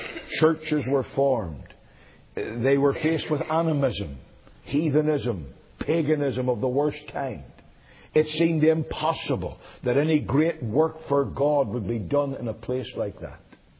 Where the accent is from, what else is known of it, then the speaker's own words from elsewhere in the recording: Ireland; I come from Ireland, the land of saints and scholars.